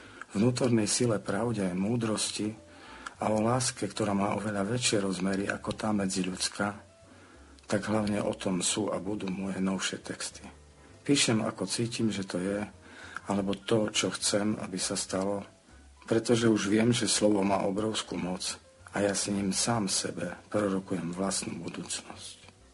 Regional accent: Prešov, Prešov Region, Slovakia; Môj nielen hudobnícky pseudonym je … som Prešovčan

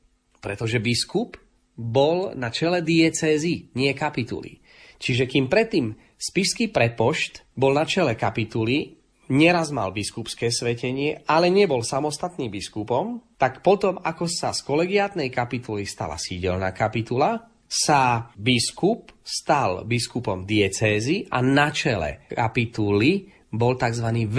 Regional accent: Spiš, Slovakia; podobne ako u nás na Spiši

